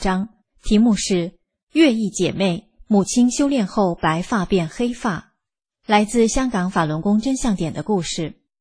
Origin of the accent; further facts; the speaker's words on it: Vietnam; Chinese is a second language; now in Hong Kong; 我们姐妹俩都是土生土长的越南人，虽然我们的粤语和普通话都说得不太好，但是我们坚持在香港